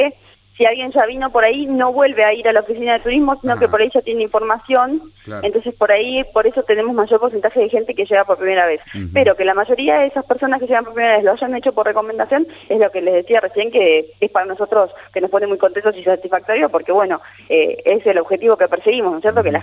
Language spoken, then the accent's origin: Spanish; Gualeguaychú, Entre Ríos, Argentina; cuando nosotros decimos que somos de Gualeguaychú, que vamos en representación de nuestra ciudad